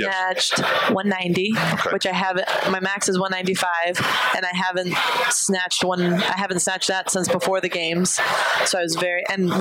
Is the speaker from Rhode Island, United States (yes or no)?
yes; Rhode Island, United States; I'm from Rhode Island and have spent a lot of time.